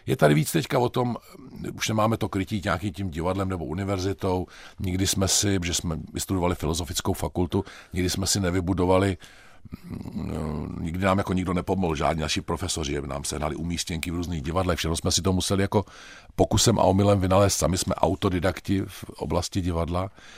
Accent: East Bohemia, Czechia; born there; se odehrává ve východních Čechách.

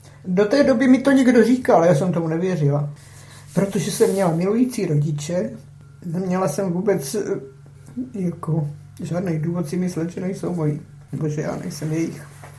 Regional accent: Poland; To teď se s Polákama nedomluvíte, že jo? Obě je mi platný, že jsem Polka, když neumím slovo.

